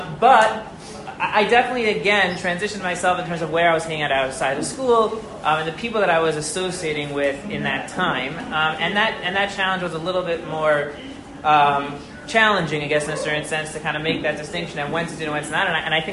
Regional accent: Riverdale, New York, United States; I grew up in Riverdale, but I went to DRS, not the story for now.

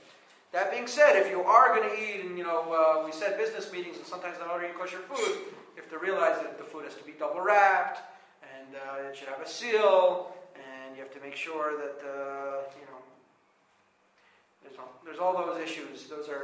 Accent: United States; Yeah, so where I grew up in America, the Kashrus organization said you could go into Starbucks and get a plain coffee.

